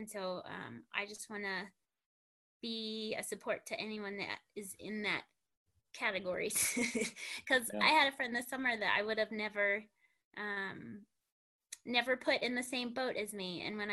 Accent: Mississippi, United States; I am the youngest of seven children. I grew up in Mississippi on a rural farm in Oktibbeha County.

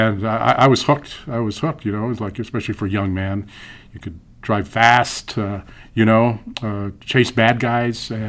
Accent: Flagstaff, Arizona, United States; also born or lived in Tucson; I was born and raised in Flagstaff, and I wanted to go to the big city. And I was hired, went through the academy, and they sent me to Tucson

